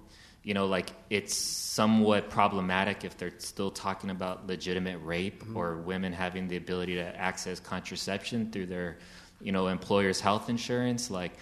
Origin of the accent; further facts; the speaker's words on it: Los Angeles, California, United States; L.A., growing up in Boyle Heights, East L.A., the east side of L.A.